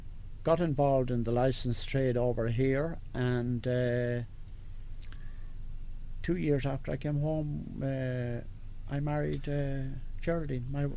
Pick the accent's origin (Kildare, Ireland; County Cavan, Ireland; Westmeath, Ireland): Westmeath, Ireland; She was from Dublin, I'm from Westmeath, and it's been a good combination, really.